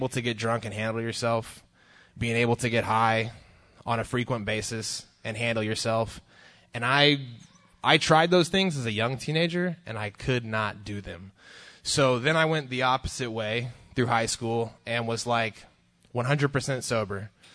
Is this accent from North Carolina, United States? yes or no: no; Houston, Texas, United States; I grew up in Southwest Houston. I'm now 31.